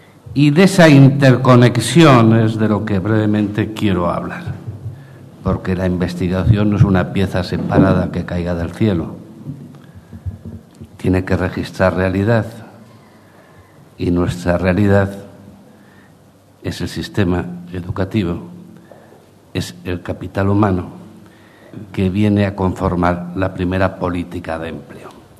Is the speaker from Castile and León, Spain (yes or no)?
no; Asturias, Spain; Y me permite venir a Gijón, que en realidad mi tierra es esta, que es Asturias